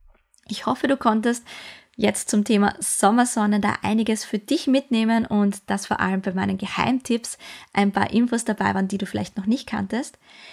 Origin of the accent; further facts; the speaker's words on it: Austria; Bei uns in Österreich ist ja morgen Feiertag.